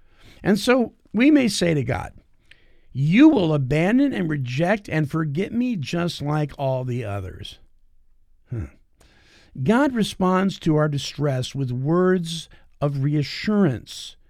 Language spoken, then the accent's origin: English; Greenville, California, United States; born there; they tell me that I was born on October 1st, 1955, in a little town called Greenville, California